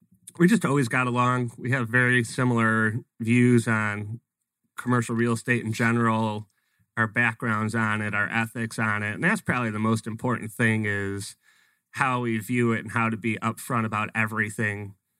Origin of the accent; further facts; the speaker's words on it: Chicago, Illinois, United States; So my background is I'm originally from Chicago and I was actually a teacher in Chicago.